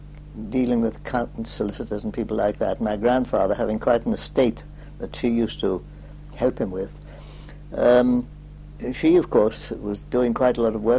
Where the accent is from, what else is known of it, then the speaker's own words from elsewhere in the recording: Newcastle upon Tyne, North East England, United Kingdom; I was born in Newcastle on Tyne.